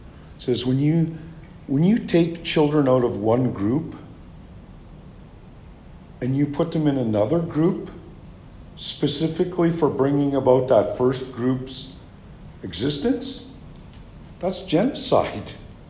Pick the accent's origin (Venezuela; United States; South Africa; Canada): Canada; British Columbia; Whereas myself, I come from the Shuswap Nation